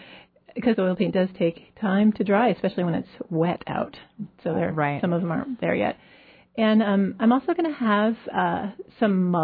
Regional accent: Oregon, United States; And so I grew up in Oregon.

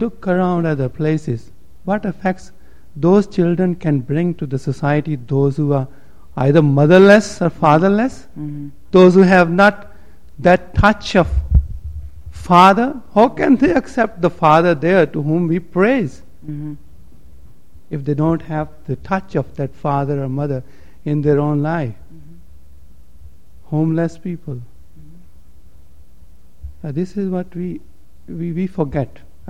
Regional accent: Pakistan; I come from Pakistan.

